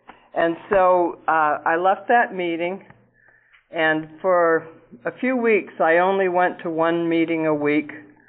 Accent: Marshfield, Massachusetts, United States; I'm from Marshfield, Mass.

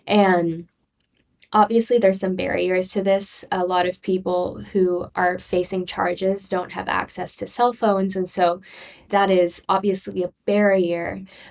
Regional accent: Tulsa, Oklahoma, United States; this narrative from Tulsa County in Oklahoma, which is my hometown. And so it's always fun to kind of read about things that are happening back home.

